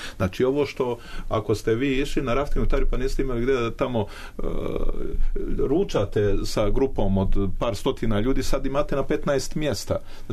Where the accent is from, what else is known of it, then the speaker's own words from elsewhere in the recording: Plužine, Plužine Municipality, Montenegro; born there; ja sam rođen u Pivi, ne znam da li znate, tamo gdje su Plužine